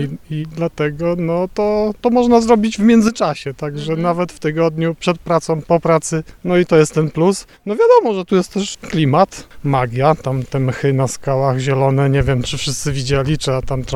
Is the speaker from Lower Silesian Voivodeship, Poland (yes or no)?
yes; Wrocław, Lower Silesian Voivodeship, Poland; Z Wrocławia.